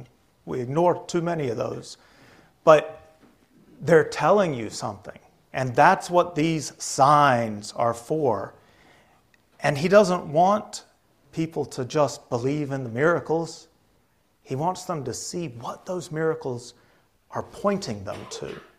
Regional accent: East Coast, United States; I grew up on the East Coast, and so we could go into the mountains, and we could go a whole lot farther than that.

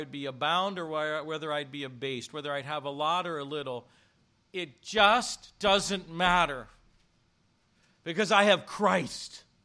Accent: Kansas City, Missouri, United States; You know I'm from Kansas City, don't you?

